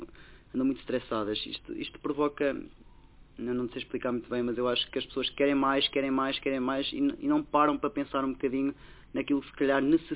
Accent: Matadouces, Aveiro, Portugal; Aveiro, sim, mais propriamente de Cacia. Sim.

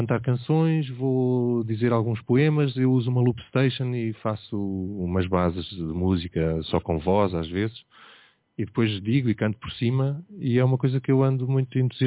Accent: Aveiro, Portugal; a crescer aqui em Aveiro

